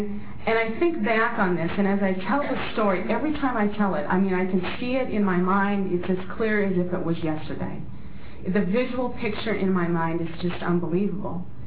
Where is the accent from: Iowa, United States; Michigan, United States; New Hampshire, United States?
Iowa, United States; I grew up in the Midwest. I'm a Midwestern. I'm actually an Iowa farm girl. And I grew up in a small little town of about 500 people in Iowa.